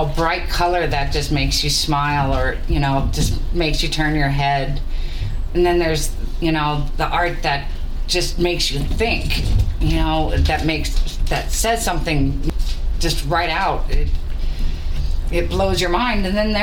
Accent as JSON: {"language": "English", "town": "Catalina Island", "region": "California", "country": "United States", "tie": "born or raised there", "said": "Growing up on Catalina was very small. It was a small community. We helped each other. We cared."}